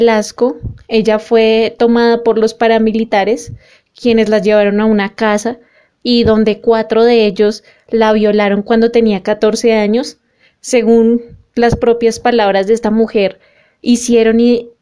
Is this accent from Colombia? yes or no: yes; Colombia; como colombianos que nos importa nuestro país